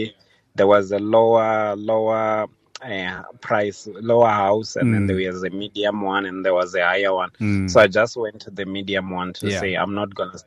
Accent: Limpopo, South Africa; I'm originally from Venda.

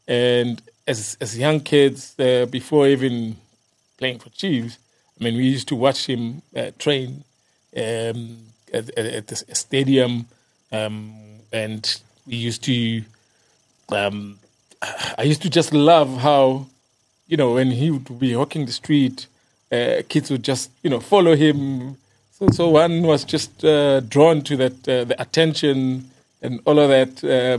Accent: Alexandra, Gauteng, South Africa; I was lucky that growing up in Alex

